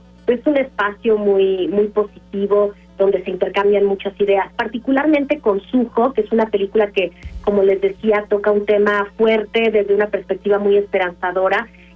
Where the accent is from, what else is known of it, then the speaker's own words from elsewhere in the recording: Guanajuato, Mexico; Yo soy de Guanajuato